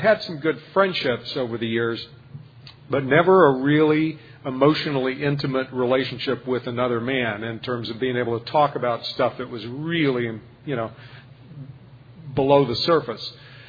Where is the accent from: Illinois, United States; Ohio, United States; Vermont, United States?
Illinois, United States; Chicago; I'm from Chicago